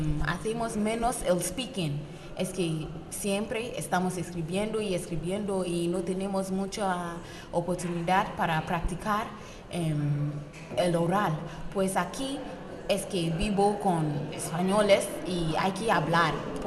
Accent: Ghana; Spanish is a second language; soy de un país habla inglesa, soy de Ghana

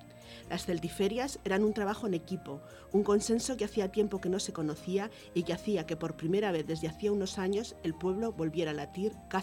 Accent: Zaragoza, Aragon, Spain; born there; Y yo ya nací en Zaragoza, realmente. Son mis padres y mis hermanos los que son de Borovia.

